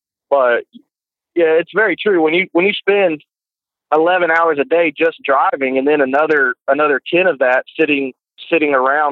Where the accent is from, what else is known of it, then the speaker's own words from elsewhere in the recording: Texas, United States; Well, I grew up out in West Texas on a farm and ranch